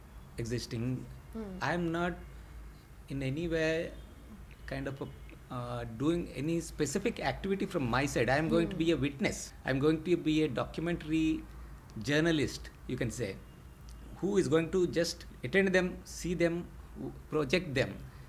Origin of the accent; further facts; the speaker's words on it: India; English is a second language; We are from India, and we have a very freedom, complete freedom